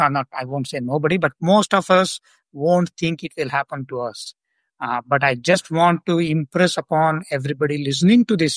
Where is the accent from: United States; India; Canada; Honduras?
India; South India; and being South Indian, please everybody wake up.